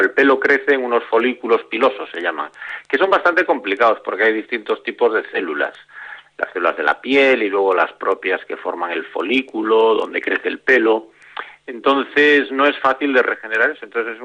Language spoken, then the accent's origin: Spanish; Galicia, Spain; now in Pamplona, Spain; Yo, fíjate que siendo gallego estoy acostumbrado a ver llover bien